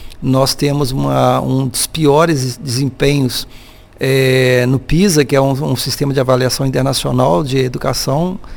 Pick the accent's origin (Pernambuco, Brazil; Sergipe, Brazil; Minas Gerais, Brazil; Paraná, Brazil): Minas Gerais, Brazil; Cataguases; E na cidade onde nós estávamos, onde eu nasci, onde minha mãe e meu pai foram morar, Cataguases, mas uma região industrial